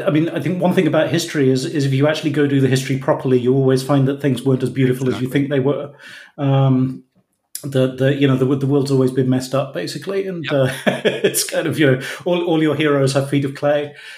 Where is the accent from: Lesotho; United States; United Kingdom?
United Kingdom; It's because I grew up in Britain and work in the US.